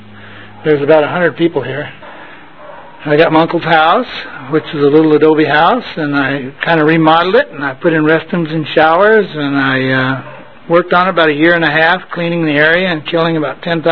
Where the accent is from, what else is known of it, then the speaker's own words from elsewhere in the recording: California, United States; born there; And I was born in California.